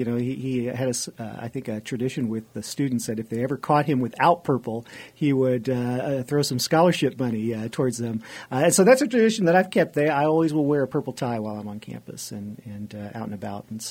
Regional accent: Danville, Illinois, United States; also born or lived in Fargo, North Dakota; now in Springfield, United States; Central Illinois, a little town called Danville, Illinois

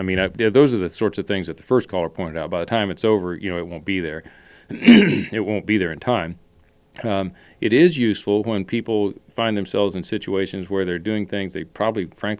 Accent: Kansas, United States; a young officer or even a kid growing up in Kansas.

